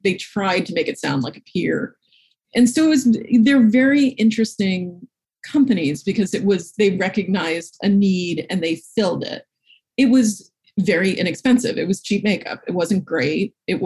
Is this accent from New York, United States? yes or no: yes; Manhattan, New York, United States; because I had known Flory Roberts because I grew up in Manhattan and we had Bloomingdale's